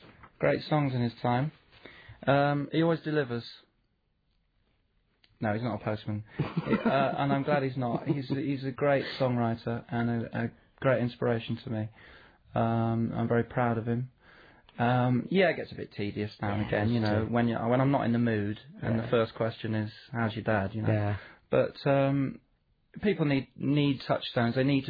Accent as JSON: {"language": "English", "region": "England", "country": "United Kingdom", "said": "I'm afraid I am true English."}